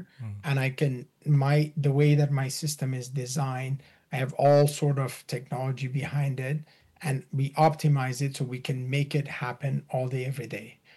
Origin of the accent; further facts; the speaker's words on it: Iran; English is a second language; I'm originally from Iran.